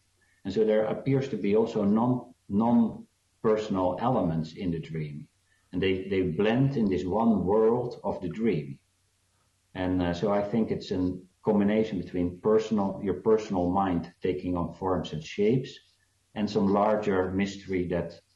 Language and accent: English; South Africa; born there; but I was born in South Africa